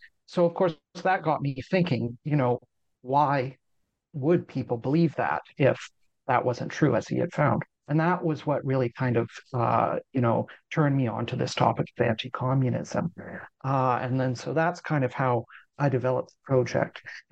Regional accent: Canada; I'm Canadian, right? You know, I did my undergraduate and my master's degrees in Canada.

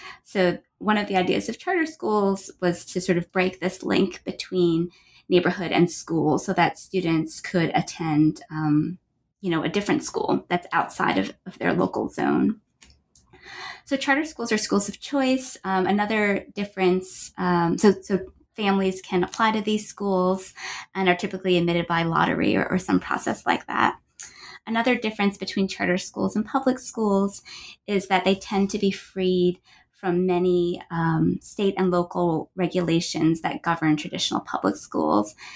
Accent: United States; I first got interested in the topic because I'm Asian American, and my parents are immigrants from Taiwan.

